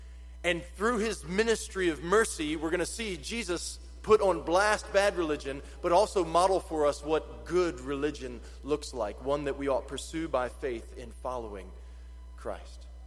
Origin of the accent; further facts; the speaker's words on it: West Virginia, United States; Which sounds like a bad West Virginia band, but I'm from West Virginia, I can say that, it's okay.